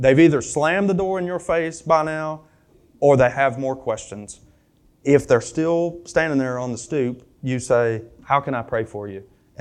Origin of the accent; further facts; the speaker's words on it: Springfield, Kentucky, United States; I grew up in this place. I grew up in Springfield, Kentucky.